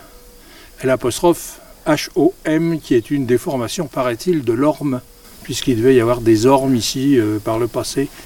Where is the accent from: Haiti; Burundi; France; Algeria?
France; Pantin, Île-de-France; also born or lived in Vitry-sur-Seine; Ah, alors moi je suis un Parisien, je suis né en très proche banlieue parisienne, à Vitry-sur-Seine, et j'ai habité jusqu'à ma majorité en une autre proche banlieue parisienne, à Pantin. Mais j'ai fait mes études à Paris, et donc je m'estime plus parisien que banlieusard.